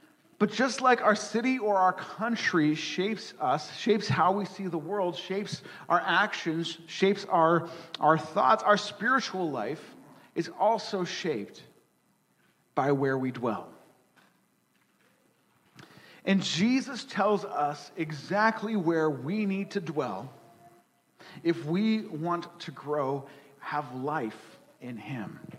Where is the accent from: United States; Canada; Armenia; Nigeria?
Canada; And being a Canadian, I politely answered her